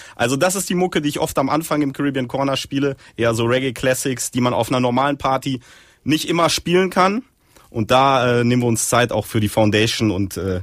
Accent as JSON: {"language": "German", "region": "North Rhine-Westphalia", "country": "Germany", "said": "weil ich komme aus dem Ruhrgebiet."}